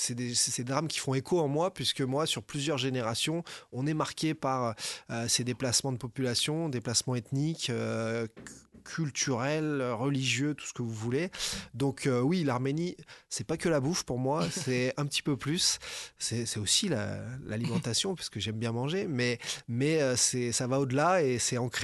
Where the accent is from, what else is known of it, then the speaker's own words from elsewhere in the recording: Auxerre, Bourgogne-Franche-Comté, France; also born or lived in Hauts-de-Seine; je suis né dans les Hauts-de-Seine. Puis le travail de mes parents a fait que je suis parti m'exiler. Toute la famille du côté d'Auxerre